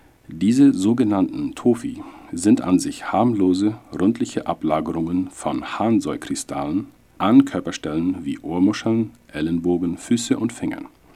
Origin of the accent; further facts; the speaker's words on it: Loma Plata, Boquerón, Paraguay; also born or lived in Germany; Ich komme aus Loma Plata und habe Medizin an der UNA in Asunción studiert.